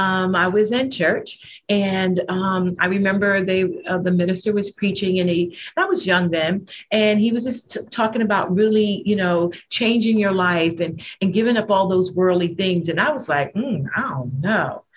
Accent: East Coast, United States; I'm from the West, I mean, East Coast. So I came back to the East Coast, started a business here.

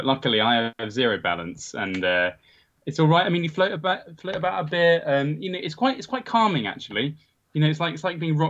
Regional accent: Bedford, East of England, United Kingdom; but I'm from Bedford originally. There wasn't like a huge fantasy scene down there.

